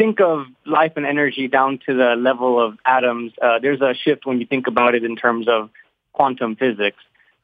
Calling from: Brownsville, Texas, United States; I'm calling from Brownsville, Texas.

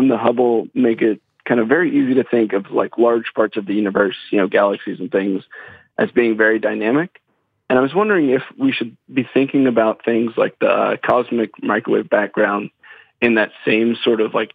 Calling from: Silver Spring, Maryland, United States; I'm calling from Silver Spring, Maryland.

